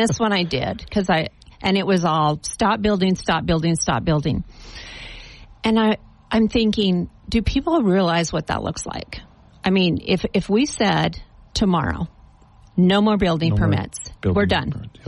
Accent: Las Vegas, Nevada, United States; born there; I don't want to send one drop of water to Las Vegas. Hmm. I was born there, but I don't want to give them a drop of water.

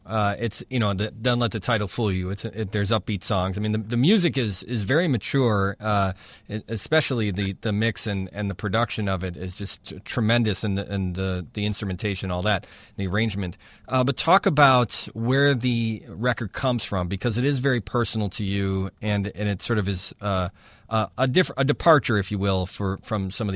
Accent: Chicago, Illinois, United States; I almost want to say northwest side because I'm from Chicago.

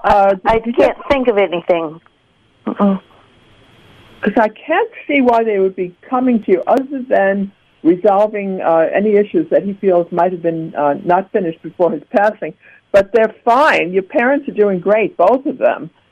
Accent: Brooklyn, New York, United States; So I grew up in Brooklyn, New York, where you never saw sun.

